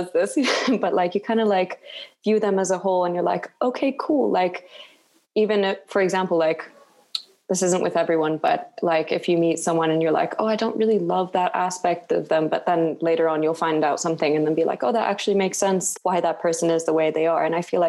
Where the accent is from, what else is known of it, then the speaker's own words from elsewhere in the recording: Singapore; also born or lived in Finland / Bangkok, Thailand; now in South Africa; I guess always my general background is I'm from Finland, but I grew up in Singapore and lived in Bangkok for a bit. So that was just mainly because of my dad's job. We moved around a lot growing up. And yeah, so I came to South Africa to study.